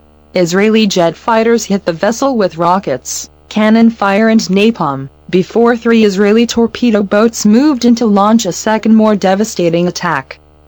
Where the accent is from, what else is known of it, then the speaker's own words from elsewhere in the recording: England, United Kingdom; As an Englishman, I was brought up with a strong sense of fair play